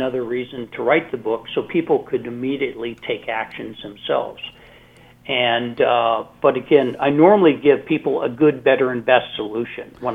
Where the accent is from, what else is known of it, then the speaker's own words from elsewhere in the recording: Las Vegas, Nevada, United States; I'm from Las Vegas. I'm headquarters in Las Vegas.